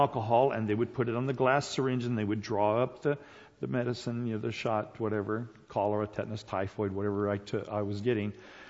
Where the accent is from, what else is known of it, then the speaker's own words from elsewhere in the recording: South Korea; But every year we had to have a booster shots, because I grew up in Korea.